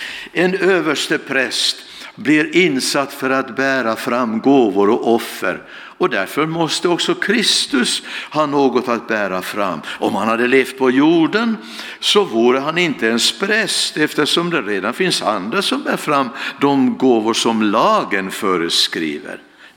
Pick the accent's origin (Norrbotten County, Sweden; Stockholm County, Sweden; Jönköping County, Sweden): Jönköping County, Sweden; Vaggeryd; also born or lived in Finland; Men jag är från Vaggeryd och född i Finland faktiskt.